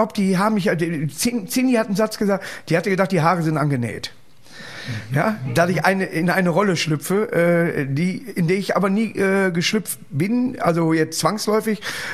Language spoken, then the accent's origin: German; Duisburg, North Rhine-Westphalia, Germany; now in Hamminkeln, Germany; ich habe zwar jetzt ein Haus in Hamminkeln, aber auch nur zur Miete. Ne? Aber man bleibt ja hier, man ist ja Duisburger